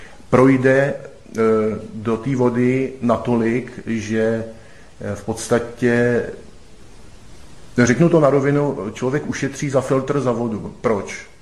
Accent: Plzeň, Plzeň Region, Czechia; Já jsem původem z Plzně

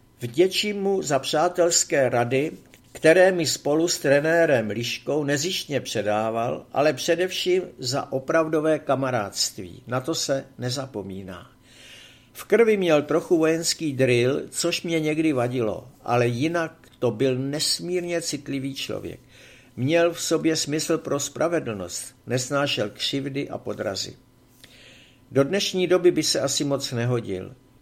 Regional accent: Slovakia; On byl rodák z Moravy, já ze Slovenska.

